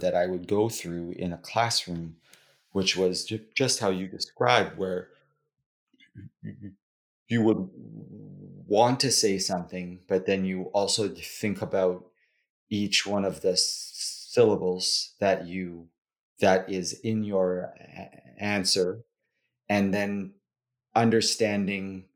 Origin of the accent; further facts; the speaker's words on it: Coquitlam, British Columbia, Canada; I grew up in Coquitlam, BC, which is a small town outside of Vancouver, BC, that Canada. And at the time, it's changed a lot now, but at the time, the place where I grew up was it's like a suburb